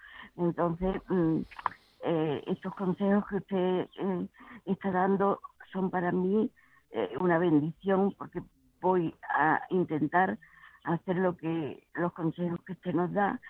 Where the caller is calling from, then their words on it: Málaga, Andalusia, Spain; soy de Málaga. Tengo ya una edad que no tengo.